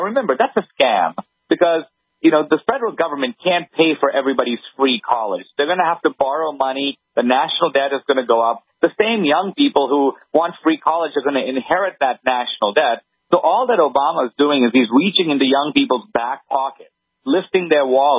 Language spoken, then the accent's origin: English; India; First of all, I grew up in India, so I walk into that facility.